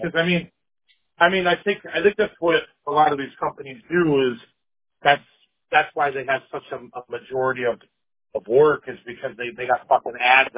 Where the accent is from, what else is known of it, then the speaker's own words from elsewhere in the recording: Tehachapi, California, United States; now in Michigan, United States; I'm originally from Tehachapi, California.